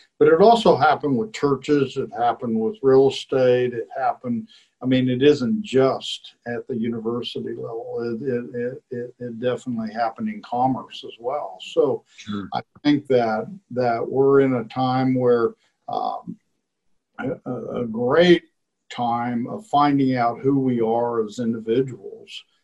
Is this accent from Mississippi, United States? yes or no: no; Kansas, United States; and I grew up in Kansas, and so, you know, farming was such a big deal across the U.S. And so we were in the wheat business, wheat and flour